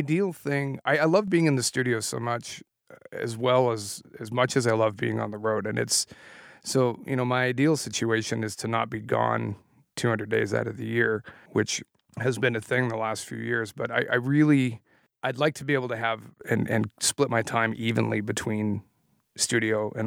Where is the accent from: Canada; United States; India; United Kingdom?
Canada; Weyburn, Saskatchewan; moved away as an adult; also born or lived in Winnipeg; I moved to Winnipeg, which is about 6 hours east of where I grew up in Saskatchewan. I hadn't really traveled a whole lot, and Weyburn is a really tiny little town